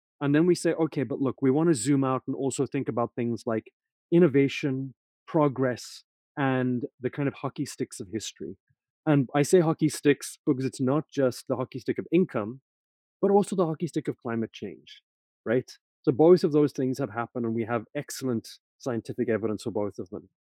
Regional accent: South Africa; So I'm from South Africa originally myself.

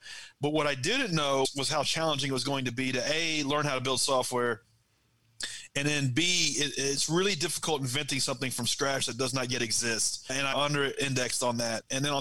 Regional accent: Nashville, Tennessee, United States; And so we're from Nashville, Tennessee, and so we were just in Nashville for 3 or 4 years with this app, trying to make it work.

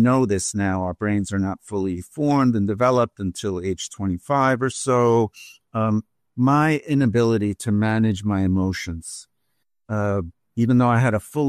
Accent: New York City, New York, United States; So even though I grew up in New York City, that was certainly part of my upbringing.

